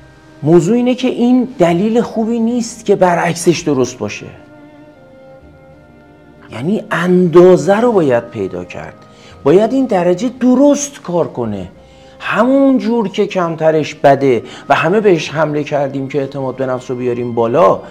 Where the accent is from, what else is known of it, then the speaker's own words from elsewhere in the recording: Iran; ببین اونجا قضیه خیلی از دید منم پیچیده نیست به عنوان یه ایرانی.